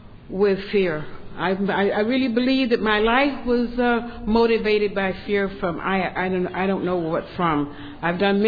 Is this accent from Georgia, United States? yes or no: yes; Georgia, United States; I grew up in Georgia in a very staunch conservative Baptist faith.